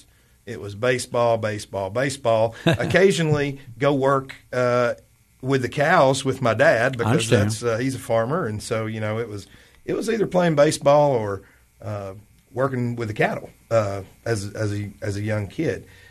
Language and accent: English; Livingston, Tennessee, United States; born there; So I was born in Livingston, Tennessee